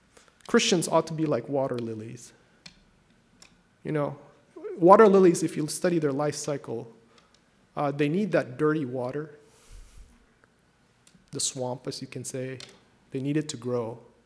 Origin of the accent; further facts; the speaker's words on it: Philippines; Well, I was growing up in the Philippines.